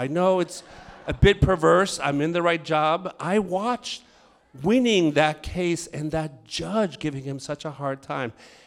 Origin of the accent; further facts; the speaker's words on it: New York, United States; I'm a New Yorker. I've had three cups of coffee, and it doesn't affect me at night.